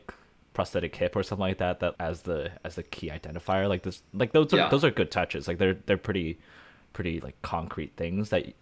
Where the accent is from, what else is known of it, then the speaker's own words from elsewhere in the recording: Irvine, California, United States; Like I grew up in Irvine and like when I said like I grew up, you know, like in a conservative background